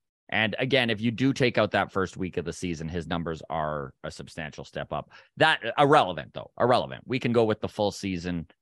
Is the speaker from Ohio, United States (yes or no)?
yes; Cleveland, Ohio, United States; I'm from Cleveland, and I got to say, I've never seen Guardian fans act this way towards their superstars.